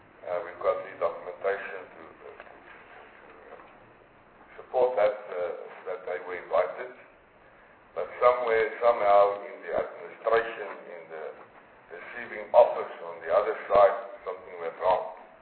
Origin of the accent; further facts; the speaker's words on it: Northern Cape, South Africa; I'm from the Northern Cape, the biggest province in South Africa, with a lot of gravel roads.